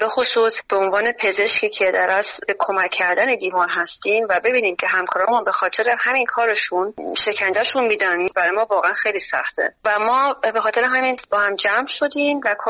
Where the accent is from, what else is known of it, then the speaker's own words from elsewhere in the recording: Iran; now in Germany; به عنوان می که در خارج از ایران هستیم،